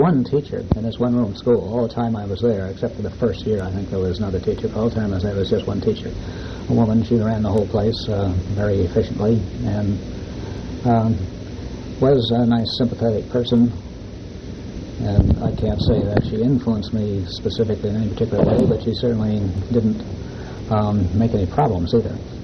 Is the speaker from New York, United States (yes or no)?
yes; Woodstock, New York, United States; the main thing I remember from as a young boy is that I grew up more or less in the woods.